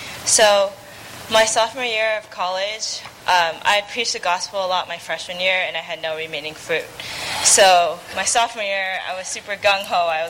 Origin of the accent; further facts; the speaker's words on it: San Diego, California, United States; Sorry, I'm from San Diego.